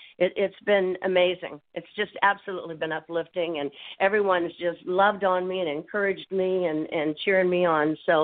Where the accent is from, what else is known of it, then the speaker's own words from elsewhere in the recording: Ohio, United States; I am planning to go back to my hometown in Ohio, and I'm going to gather up all my friends, and we're going to do a big rally against opiate abuse in town